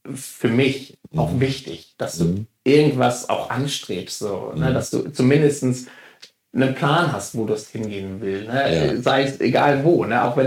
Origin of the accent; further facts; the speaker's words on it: Schellhorn, Schleswig-Holstein, Germany; Also ich bin ja im Kreis Plön groß geworden, Schellhorn, Pilz, so die kleine Welt.